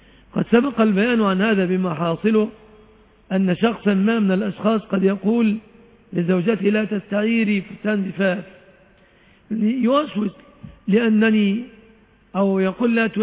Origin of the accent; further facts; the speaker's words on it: Egypt; في اصطلاحنا كمصريين